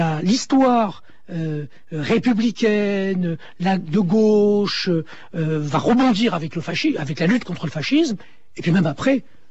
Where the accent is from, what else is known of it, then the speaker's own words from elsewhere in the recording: Morocco; born there; Moi, je suis né au Maroc